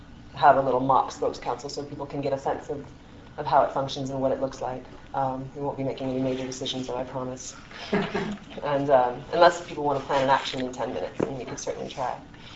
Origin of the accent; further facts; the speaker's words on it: Seattle, Washington, United States; I'm from Seattle